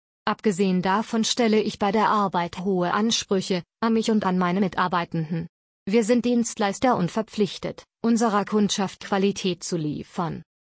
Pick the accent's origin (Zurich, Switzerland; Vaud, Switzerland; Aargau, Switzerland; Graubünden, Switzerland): Vaud, Switzerland; Vevey; Ich bin ein Kind der Waadtländer Riviera. Ich bin 1971 in Vevey geboren, wo ich meine gesamte Schulzeit verbracht habe und wo ich immer noch wohne.